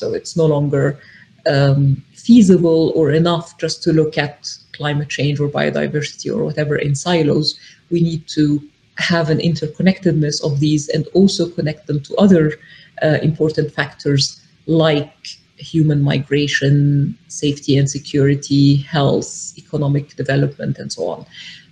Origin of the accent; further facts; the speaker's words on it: Egypt; I am originally from Egypt, but I'm also a British citizen.